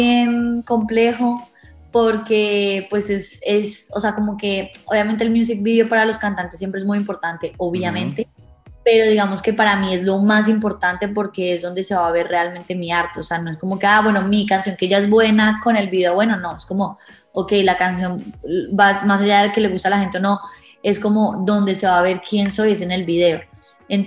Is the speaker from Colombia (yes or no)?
yes; Cali, Valle del Cauca, Colombia; como buena caleña, amo la rumba de salsa, o sea, en Cali me encanta bailar salsa.